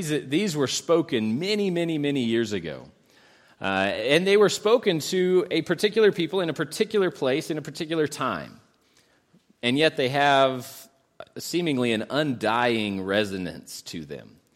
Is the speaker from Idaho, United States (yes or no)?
yes; Idaho, United States; because I grew up in Idaho, that it probably peaked elsewhere about 20 years before that.